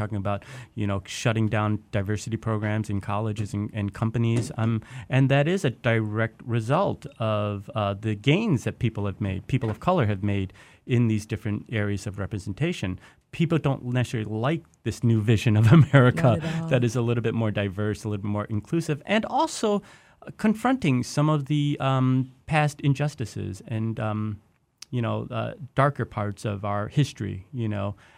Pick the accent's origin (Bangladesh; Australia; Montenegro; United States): United States; Detroit, Michigan; And particularly when I tell them, oh, I grew up in Detroit, it's always this look of concern or like, well, how did you get out?